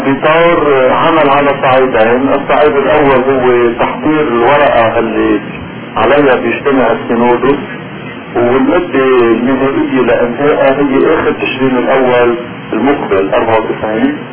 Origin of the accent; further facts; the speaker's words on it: Lebanon; نحن عم نعيش كلبنانيين بمقدار ما فينا نتحرك لإعادة بناء مجتمعنا بعد ما انتهت الحرب